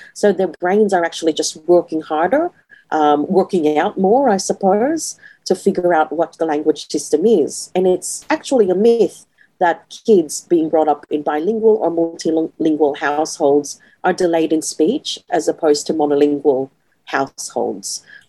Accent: Philippines; another Ilocano person, we get really excited because, you know, there's that initial recognition. Oh, we're both Filipino.

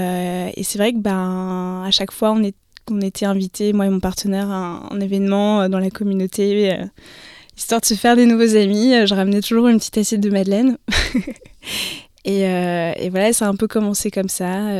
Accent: Lyon, Auvergne-Rhône-Alpes, France; also born or lived in Bordeaux; je viens de Lyon, mais j'ai habité à Bordeaux

